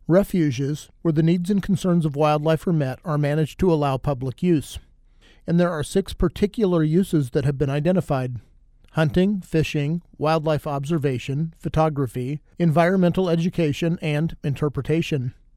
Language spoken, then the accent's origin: English; Kansas, United States; In my home state of Kansas, in my youth, white-tailed deer were not very numerous